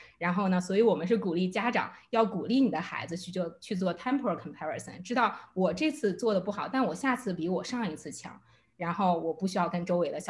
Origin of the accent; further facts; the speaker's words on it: China; 但是我又不想丢掉我中国人的 identity。